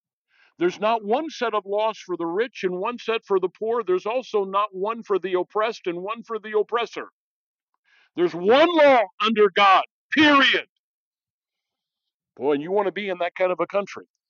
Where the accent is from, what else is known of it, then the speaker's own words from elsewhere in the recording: United States; Yes, as an American, I can vote.